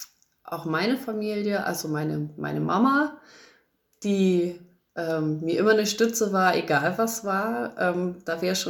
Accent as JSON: {"language": "German", "region": "Schleswig-Holstein", "country": "Germany", "moved": "yes", "lives_now": "Allgäu, Germany", "said": "Ich komme nicht von hier, ich komme aus dem Speckgürtel Hamburgs, okay. Aus dem südlichen Zipfel Schleswig-Holsteins und bin der Liebe wegen hierher gezogen, vor jetzt 13 Jahren."}